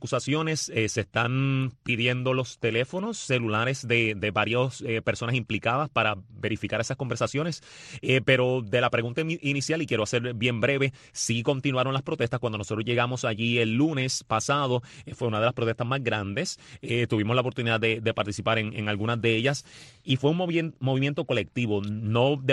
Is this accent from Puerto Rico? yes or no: yes; Puerto Rico; pero nosotros como puertorriqueños, tener un gobierno